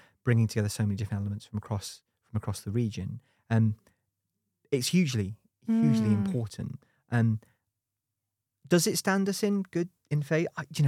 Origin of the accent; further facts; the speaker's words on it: Liverpool, North West England, United Kingdom; I'm from Liverpool originally, so there's like